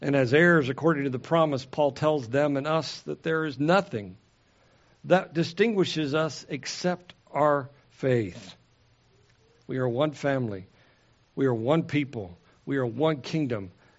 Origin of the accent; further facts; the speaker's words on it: Texas, United States; It even supersedes my position as a Texan.